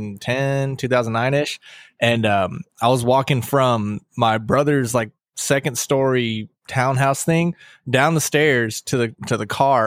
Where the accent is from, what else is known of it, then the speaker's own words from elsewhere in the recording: Fairbanks, Alaska, United States; Yeah, I'm from Fairbanks originally. So I was back there.